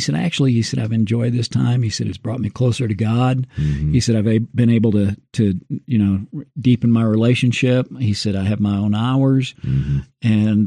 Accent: Illinois, United States; moved away; When I moved out here from Illinois in 1982, I was amazed when we visited to see people working like construction jobs on a Saturday, because where I grew up in Southern Illinois, at that time, if I'm not mistaken, the unemployment rate hit at sometimes 18%

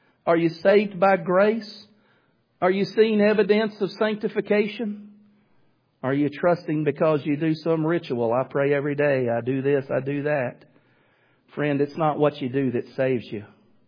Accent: Greenwood, Arkansas, United States; I'm not from Alexandria. I'm from Greenwood, Arkansas. But I have a burden not to go to a KEI and work in Corinth. I have a burden to go to struggling churches in western Arkansas and eastern Oklahoma

